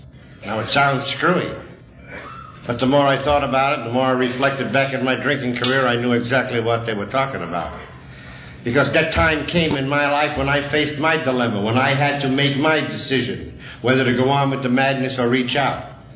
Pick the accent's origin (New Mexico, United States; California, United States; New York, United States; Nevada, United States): New York, United States; being born and raised in the kind of neighborhood that I was born and raised in New York was predominantly an Italian neighborhood.